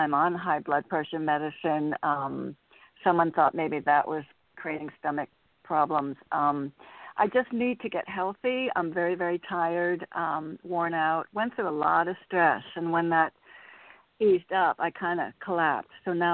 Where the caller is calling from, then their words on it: Connecticut, United States; I'm calling from Connecticut.